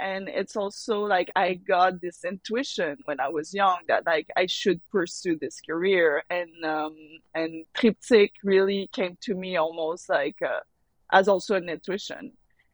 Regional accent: Montreal, Quebec, Canada; So I'm from Montreal. I grew up in the suburbs, in a great family

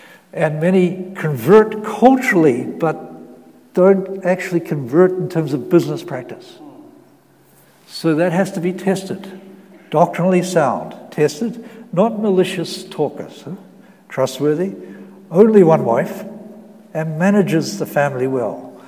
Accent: Dunedin, Otago, New Zealand; You know, my city of Dunedin, where I grew up in New Zealand

